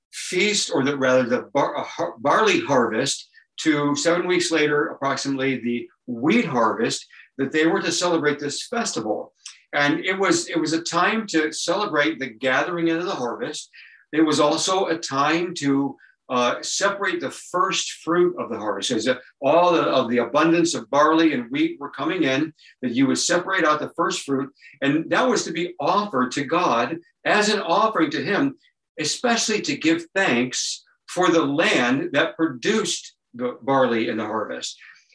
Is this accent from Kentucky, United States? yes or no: no; Ohio, United States; I said, I'm from Ohio. I said, I'm from the US.